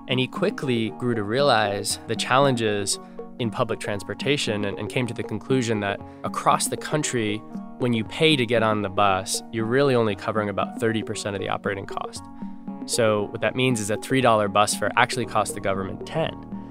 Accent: Connecticut, United States; also born or lived in New York; being that I grew up in the East Coast and in Connecticut and New York

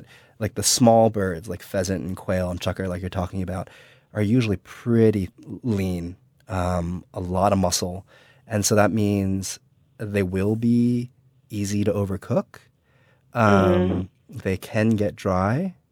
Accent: New Jersey, United States; So I grew up in New Jersey and have not had the pleasure of doing much hunting in my life.

